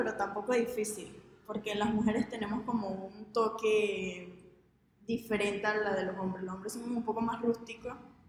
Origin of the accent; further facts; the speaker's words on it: Volcán, Chiriquí, Panama; Soy de Volcán, Chiriquí.